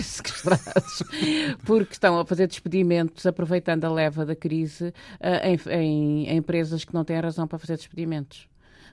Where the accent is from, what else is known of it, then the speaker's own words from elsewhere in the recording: Barreiro, Setúbal, Portugal; Eu nasci e vivi no Barreiro. E o Barreiro era uma terra muito politizada. É uma terra de tradições políticas e de revoltas.